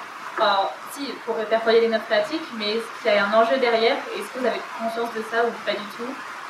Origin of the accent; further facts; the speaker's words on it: Nouvelle-Aquitaine, France; Moi, je suis du Limousin.